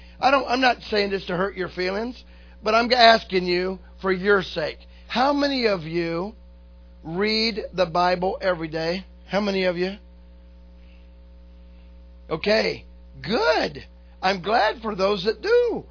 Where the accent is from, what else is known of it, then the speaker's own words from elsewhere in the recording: the South, United States; Now, I'm from the South.